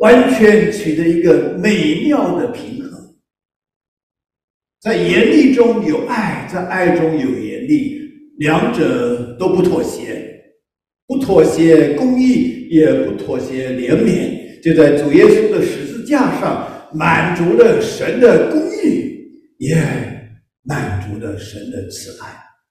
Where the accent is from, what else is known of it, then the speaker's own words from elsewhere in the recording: China; 我们中国人要讲究敬老尊贤了啊